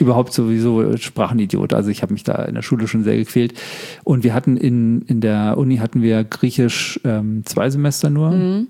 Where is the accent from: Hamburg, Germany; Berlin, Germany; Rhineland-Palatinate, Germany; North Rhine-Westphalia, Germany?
Berlin, Germany; born there; Also ich bin in Berlin geboren und wollte, glaube, ich brauche mal in Berlin. Aber ich bin kein richtiger Städter.